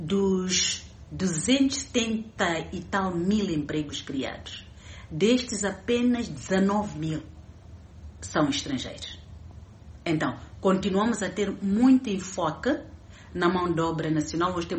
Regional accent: Mozambique; Porque nós próprios, como nação, como moçambicanos, dizemos que, olha, contamos com as nossas próprias forças.

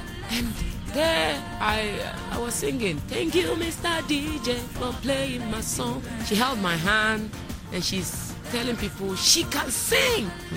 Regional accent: Ghana; you are a Ghanaian, you go out there and you do what you can do as a Ghanaian to entertain the world.

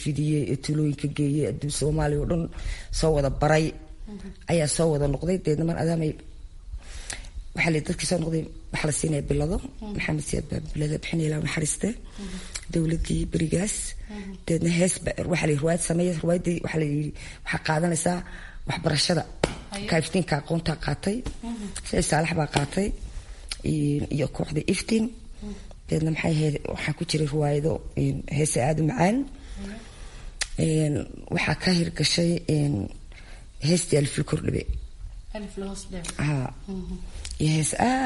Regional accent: Djibouti; also born or lived in Hargeisa, Somalia; waxaan ku dhashay in Hargeysa waxaan ku koray Djibouti 6 sano la igu geeyay

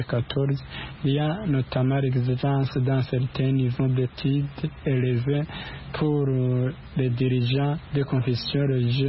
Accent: Burundi; Chez nous, au Burundi

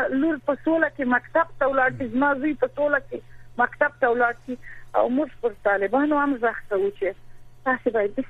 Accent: Helmand, Afghanistan; چې زه خپله د هلمند یم

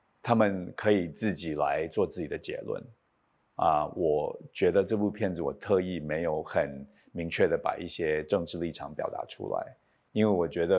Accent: Taiwan; 当身为台湾人，也是身为一个美国人的一个模糊的认同吧，就是一直在继续在发展，一直在继续在转变的一个认同

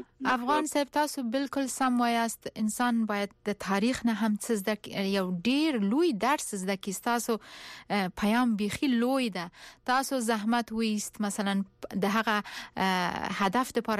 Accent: Paktia, Afghanistan; زه هم د پکتیا یم

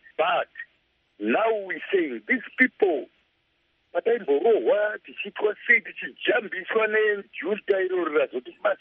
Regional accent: Zimbabwe; My father came from Mozambique. I was born in Zimbabwe. I grew up in Zimbabwe, educated in Zimbabwe, and working in Zimbabwe. I've never gone to another country looking for employment or whatever.

